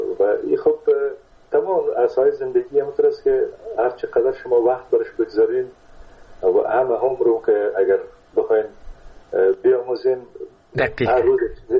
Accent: Kunduz, Afghanistan; born there; در قندوز در اون زمانی که ما به دنیا آمدم پدرم در اسپینزر قندوز مصروف ایفای وظیفه بوده و در اون زمان البته تا سنای 3 سالگی را ما در قندوز بودیم

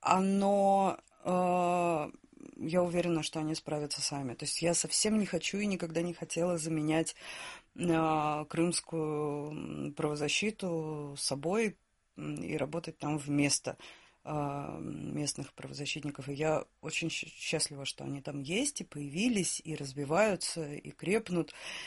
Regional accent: Russia; я как россиянка могу говорить о том, что... Россия нарушает права человека

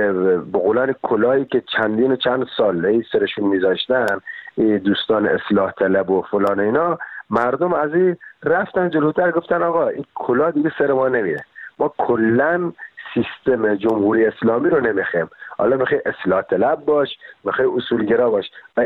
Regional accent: Bushehr, Iran; now in Paris, France; ولی بچه بوشهرم و بعدش هم الان 17 سال پاریس زندگی می‌کنم.

